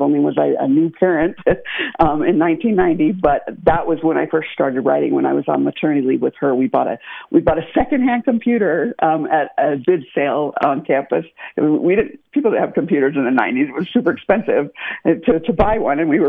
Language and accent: English; Brigham City, Utah, United States; Because I grew up in Brigham City, they had a program called the Palace Playhouse.